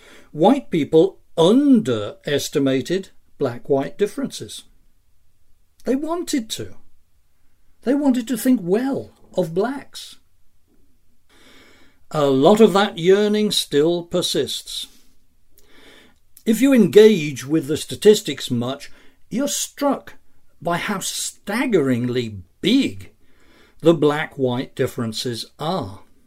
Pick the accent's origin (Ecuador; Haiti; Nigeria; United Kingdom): United Kingdom; England; moved away as an adult; now in United States; But I grew up elsewhere, in a monoracial country. England had few blacks, in just a few areas, until I was well into my teens. I came here as an adult, 28 years old